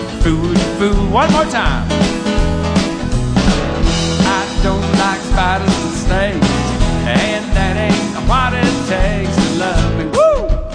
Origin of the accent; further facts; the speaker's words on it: Florida, United States; You know, I was back in my home state of Florida.